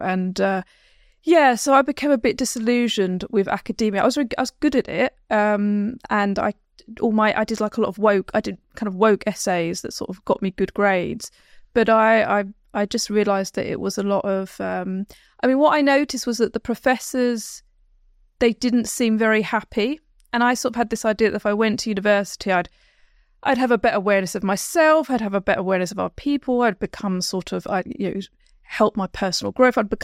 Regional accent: London, United Kingdom; I grew up in South London, kind of Kent area, quite a working class family. So, my dad was a taxi driver. My mum was a cleaner, and I was the first in my family to go to university.

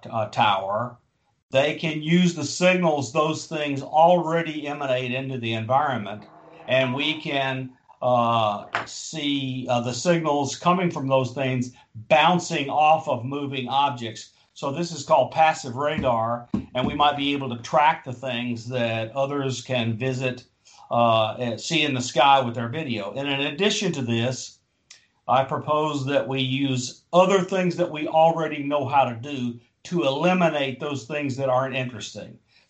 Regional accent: Alabama, United States; I retired in May, returned to my home state, which is Alabama, where I now have a home

